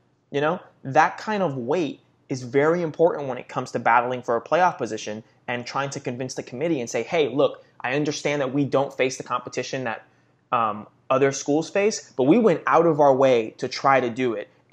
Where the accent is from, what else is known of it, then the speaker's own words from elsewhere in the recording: Florida, United States; You're from Jacksonville. I'm from South Florida.